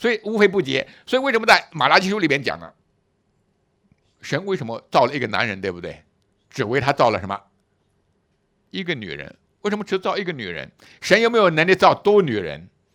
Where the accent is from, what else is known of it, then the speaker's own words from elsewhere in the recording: Jiangsu, China; 特别以前我在我老家苏北，在山东那一带、安徽那一带